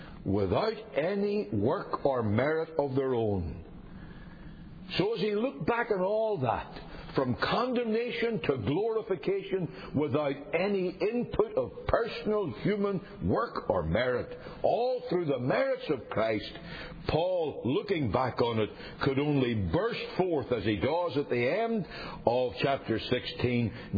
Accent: Ireland; Now, I know I'm Irish.

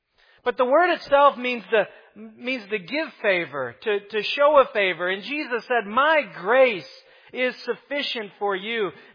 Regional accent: Chicago, Illinois, United States; I'm from Chicago. So Chicago runs by the mantra.

